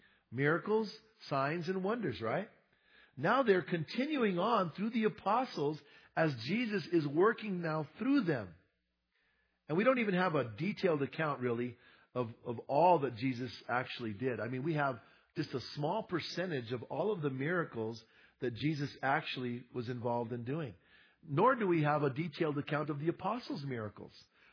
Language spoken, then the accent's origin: English; Bernalillo, New Mexico, United States; the area that I grew up in Bernalillo, Albuquerque.